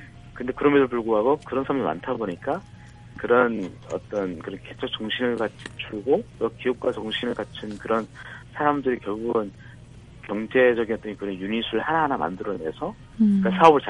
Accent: North Korea; now in South Korea; 제가 그 북한 출신 북한 탈북자 청년으로서

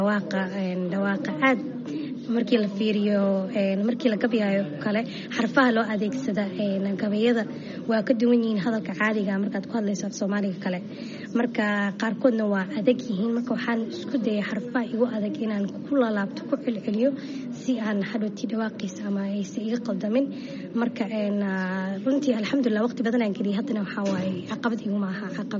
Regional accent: Toronto, Ontario, Canada; born or raised there

